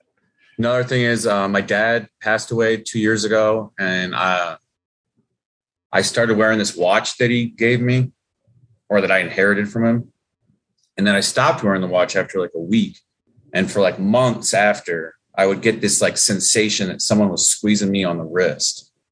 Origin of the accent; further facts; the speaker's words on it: Waterloo, Iowa, United States; Iowa, Waterloo, Iowa.